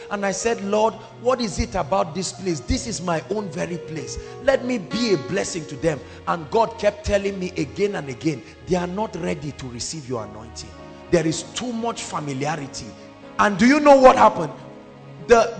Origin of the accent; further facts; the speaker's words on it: Plateau, Nigeria; I come from Plateau State